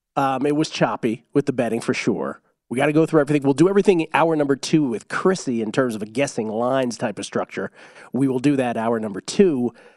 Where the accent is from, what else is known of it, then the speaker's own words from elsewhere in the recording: Washington, District of Columbia, United States; When I was a kid, yeah, this was a very big deal where I grew up in Washington, D.C.